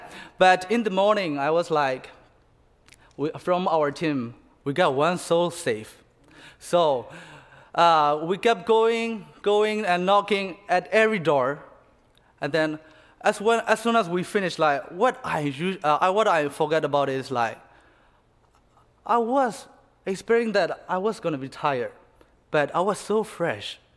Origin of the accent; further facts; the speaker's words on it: Myanmar; moved away; So I'm from Myanmar. I've been here for like almost second year.